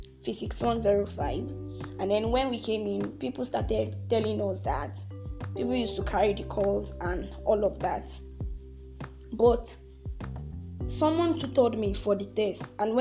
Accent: Oyo, Nigeria; English is a second language; Good day, everyone. … from Oyo State.

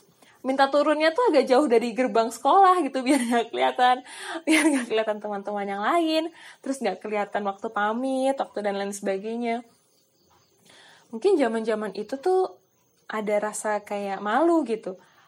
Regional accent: Yogyakarta, Special Region of Yogyakarta, Indonesia; karena kami orang Jawa, orang Jogja, tapi ibu orang Sunda

